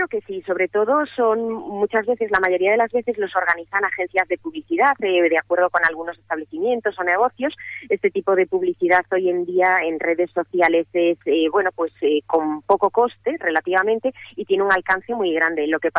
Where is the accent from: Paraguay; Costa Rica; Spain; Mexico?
Spain; Galicia; mi familia es de Ogrove y yo pues vivo en Ribaduña desde que me casé. La familia de mi marido es de allí.